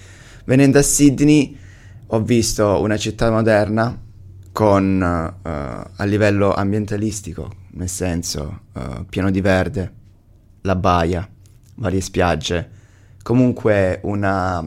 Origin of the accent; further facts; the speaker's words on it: Badolato, Calabria, Italy; moved away as an adult; now in Australia; Da quale parte dell'Italia vengo? Calabria, okay. Un paesino nel mezzo della Calabria, parte ionica, Badolato.